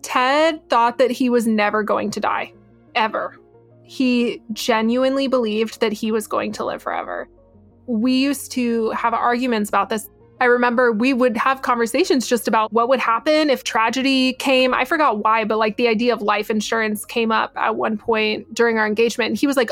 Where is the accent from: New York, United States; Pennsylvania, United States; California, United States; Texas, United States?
Texas, United States; San Antonio; They thought he was so godly because we're from San Antonio.